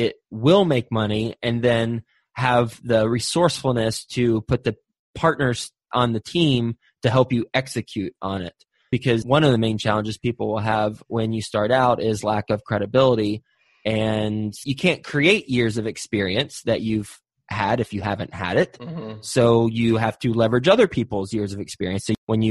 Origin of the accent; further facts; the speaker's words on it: Texas, United States; And since the property was in Houston, and I'm from Texas, so I have a lot of colleagues who live in Houston.